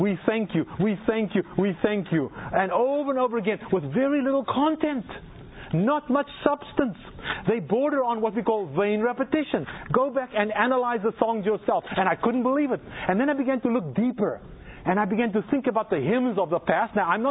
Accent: South Africa; now in United States; I'm an American now. Yes, I still hold South African citizenship. By the way, I've got 3 citizenships.

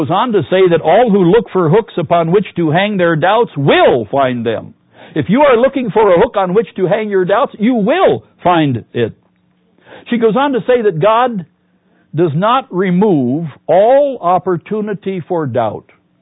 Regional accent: Pittsburgh, Pennsylvania, United States; My earliest memories are of Pennsylvania. I was born in Pittsburgh in 1927, and my father was the pastor of what was then called the Carr Street Church, and that church still stands.

